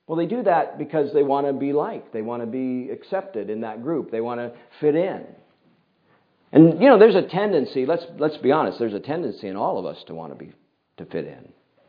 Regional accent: United States; now in Canada; I kind of assume sometimes, I grew up in the United States, that these principles carry over.

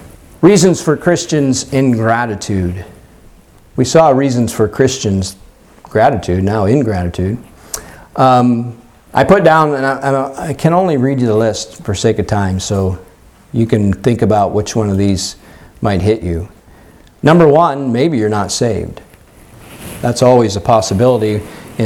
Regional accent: Pennsylvania, United States; he went and served in a church in my home state of Pennsylvania

